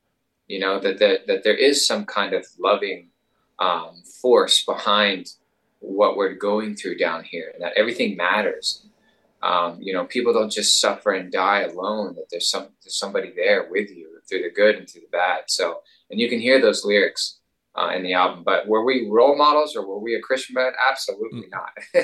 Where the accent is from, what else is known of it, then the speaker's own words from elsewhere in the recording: the South, United States; Because that's how I grew up, man. I grew up in the South.